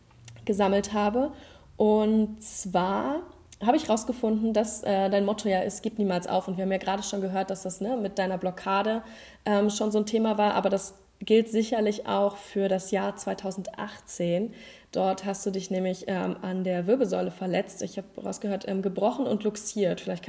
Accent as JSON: {"language": "German", "region": "Brandenburg", "country": "Germany", "said": "Für mich als Brandenburgerin ist es total schön, weil ich habe früher auch immer in Cottbus zum einen das Turnier der Meister gesehen"}